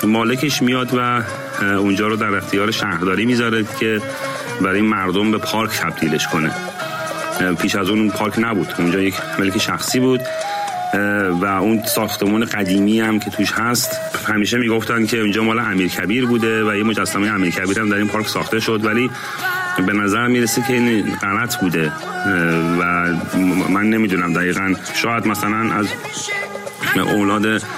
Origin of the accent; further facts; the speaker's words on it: Iran; moved away; شاید 20 چند سال پیش که من از ایران بیرون اومدم،